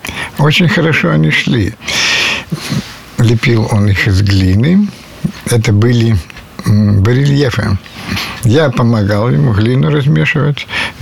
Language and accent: Russian; Oryol Oblast, Russia; born there; Это Орловская область, это 41-й год.